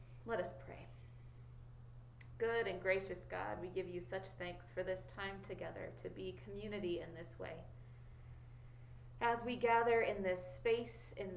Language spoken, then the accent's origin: English; Fairbanks, Alaska, United States; Well, I grew up in Alaska. My folks and my little brother still live there and loved it. Loved living in a village, loved living in the bustling metropolis of Fairbanks, Alaska